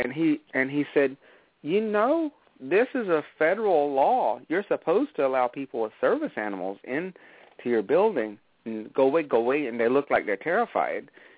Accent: Aiken, South Carolina, United States; because I'm from Aiken, South Carolina, and it's a thoroughbred country.

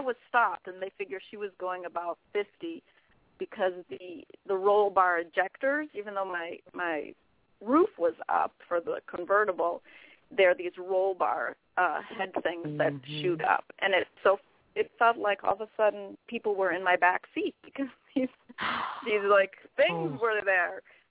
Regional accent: Wisconsin, United States; And I'm from Wisconsin, and you know it snows in Nebraska, it snows in Wisconsin

